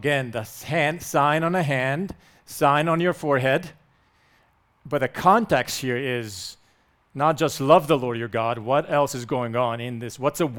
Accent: Romania; I grew up in Romania. Communism fell when I was 10. We were not allowed to worship Jesus.

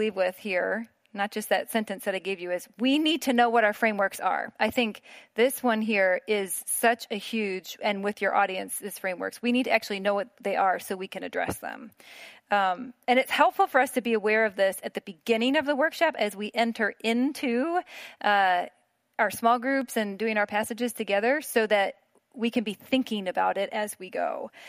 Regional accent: Chicago, Illinois, United States; now in Philadelphia, United States; I'm from Chicago. I'm Midwestern. So I read scripture through that lens. And moving to Philadelphia opened my eyes to some other frameworks that East Coast people have that are different.

